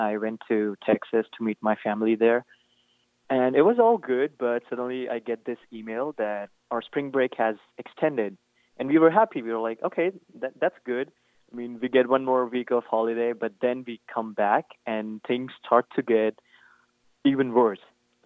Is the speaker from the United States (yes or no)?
no; India; I'm from India, and this is my first semester